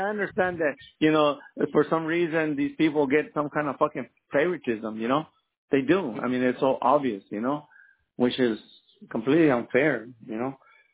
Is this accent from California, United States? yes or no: no; El Paso, Texas, United States; Like, I'm from El Paso, right? But I live here now. I've been here 15 years.